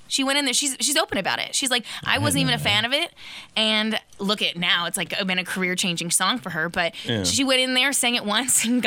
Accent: Sacramento, California, United States; now in Nashville, United States; Moving from Sacramento to Nashvil

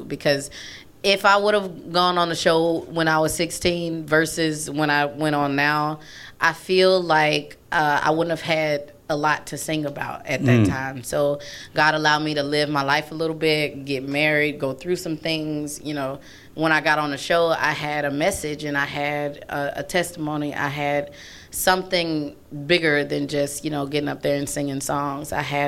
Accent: Raceland, Louisiana, United States; also born or lived in Greenville / Mississippi; So I was born in Greenville, and then I spent 9 years of my childhood in Raceland, Louisiana.

